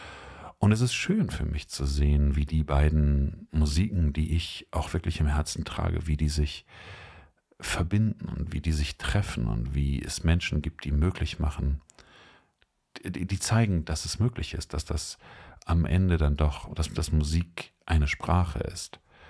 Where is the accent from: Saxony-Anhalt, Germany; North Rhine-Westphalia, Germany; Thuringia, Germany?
North Rhine-Westphalia, Germany; Bochum; Jetzt bin ich kein Klassiker, aber ich bin Bochumer.